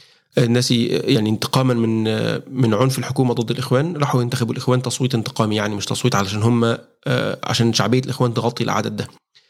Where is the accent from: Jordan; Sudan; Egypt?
Egypt; أنا مواطن مصري معايا بطاقة شخصية